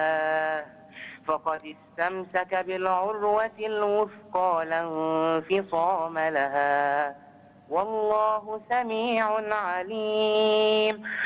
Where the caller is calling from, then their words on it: Egypt